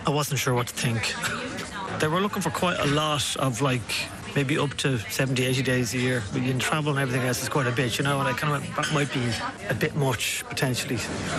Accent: Ireland; And it was nice that they were open to, as an Irishman, what I brought to it, whatever that might be, you know.

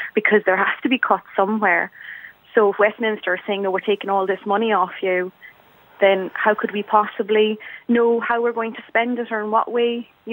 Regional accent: Cork, Munster, Ireland; now in Scotland, United Kingdom; I'm originally from Cork, but I've been living in Scotland for 12 years.

